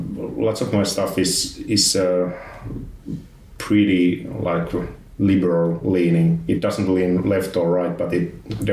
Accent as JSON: {"language": "English", "town": "Tervakoski", "region": "Uusimaa", "country": "Finland", "second_language": "English", "said": "When I mention that I'm originally from Tervakoski"}